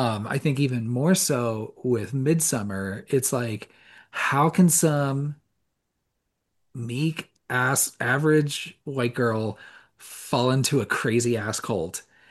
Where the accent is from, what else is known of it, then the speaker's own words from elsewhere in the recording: California, United States; I'm sure I've brought this up before, but we're from Southern California. We've been to Disneyland plenty.